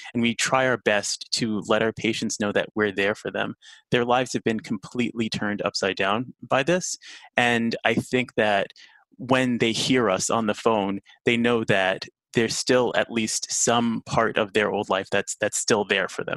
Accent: Brooklyn, New York, United States; I've worked in the outer boroughs, Queens, the Bronx, and Brooklyn, which is where I was born and raised.

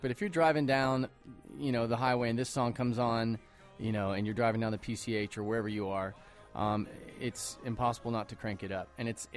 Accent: Oklahoma, United States; I grew up in Oklahoma

